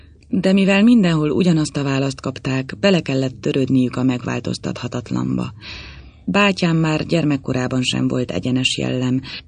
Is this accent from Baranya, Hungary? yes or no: yes; Komló, Baranya, Hungary; born there; Komlón születtem.